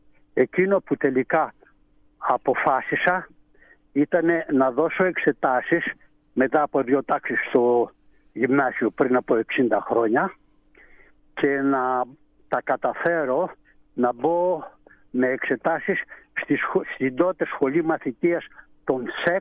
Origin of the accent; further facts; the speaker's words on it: Aiginio, Central Macedonia, Greece; also born or lived in Kolindros; Γεννήθηκα στον Κολυνδρό της Πιερίας. Μεγάλωσα στο Αιγίνιο.